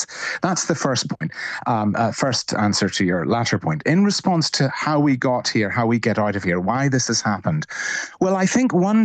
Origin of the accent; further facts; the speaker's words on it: Northern Ireland, United Kingdom; now in Belfast, United Kingdom; in the east of Northern Ireland, I speak to you from East Belfast. I was at a polling station on polling day. I grew up in North Down. I know it very well.